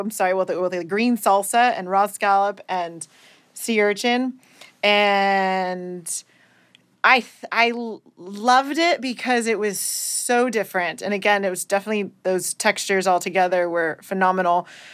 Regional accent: Los Alamos, California, United States; I'm going to go back local again to my hometown, Los Alamos, California. Again, still in the wine country in San Ynez Valley.

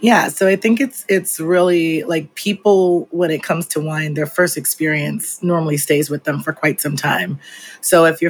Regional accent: Belize; I am from Belize. So I was born in Belize in Central America.

